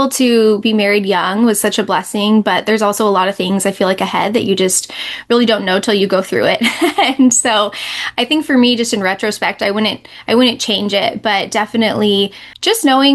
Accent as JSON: {"language": "English", "town": "Lafayette", "country": "United States", "tie": "born or raised there", "also_born_or_lived": "Portland / Vancouver", "said": "so I was born in Portland and lived there for a few years of my life. I don't remember much being there. And from there, we moved to Vancouver and I went to some grade school there. And then when I was in 4th grade, we moved to Lafayette."}